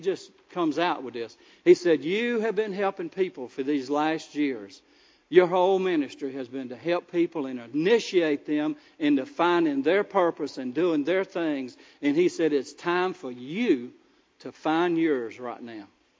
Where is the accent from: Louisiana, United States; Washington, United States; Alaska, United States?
Louisiana, United States; I told him, I said, I'm from Louisiana.